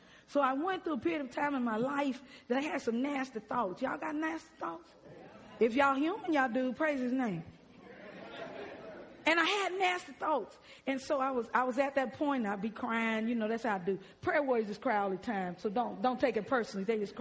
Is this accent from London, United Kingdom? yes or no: yes; London, United Kingdom; I'm from London, and God has blessed me as a person of African descent to go to Oxford.